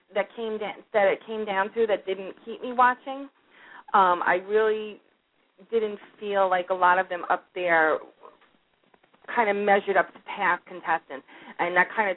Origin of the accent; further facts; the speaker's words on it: Yonkers, New York, United States; She came from the Bronx. I came from Yonkers. We're right on the borderline.